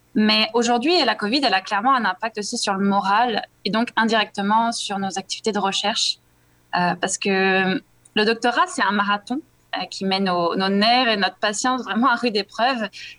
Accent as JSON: {"language": "French", "country": "France", "lives_now": "Quebec City, Canada", "said": "Je suis française. Je suis arrivée à Québec en 2015 pour une simple année d'échange."}